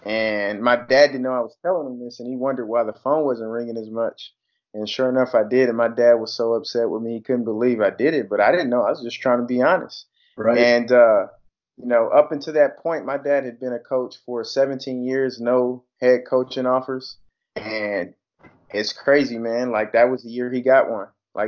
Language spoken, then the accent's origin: English; Stillwater, United States; I grew up in Stillwater, so it's a one high school town.